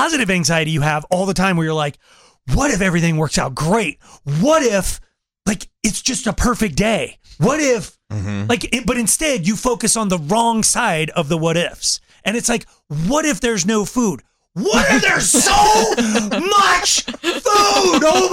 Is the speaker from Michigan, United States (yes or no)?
no; Colorado, United States; Because I grew up in Colorado. I know Vail, Aspen.